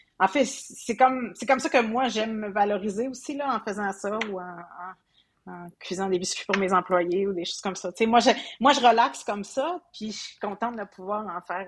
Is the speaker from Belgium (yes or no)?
no; Greenfield Park, Quebec, Canada; moi, je viens d'une ville, la rive sud de Montréal, qui s'appelle Greenfield Park, qui fait maintenant partie de Longueuil. La particularité de cette ville-là, c'est que c'était surtout anglophone. Donc, très, très vite, l'anglais, ça fait partie de ma vie.